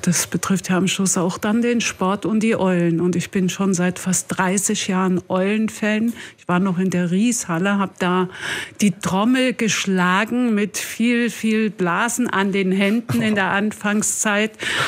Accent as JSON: {"language": "German", "town": "Ludwigshafen", "region": "Rhineland-Palatinate", "country": "Germany", "tie": "born or raised there", "said": "Also ich fühle mich in meiner Heimatstadt richtig wohl und ich hätte schon viel Chancen gehabt, auch wegzuziehen und ich wollte aber unbedingt hier bleiben."}